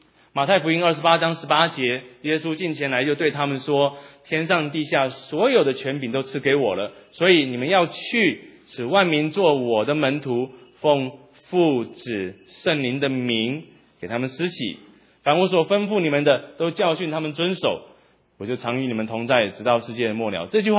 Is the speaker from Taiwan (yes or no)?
yes; Taiwan; 我就取笑我们台湾人，我们台湾人讲话就有这个口音